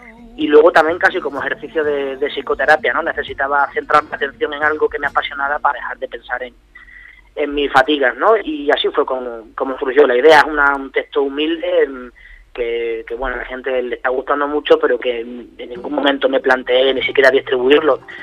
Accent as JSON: {"language": "Spanish", "region": "Extremadura", "country": "Spain", "moved": "as an adult", "lives_now": "Madrid, Spain", "said": "me fui de mi tierra de Extremadura a trabajar a Madrid"}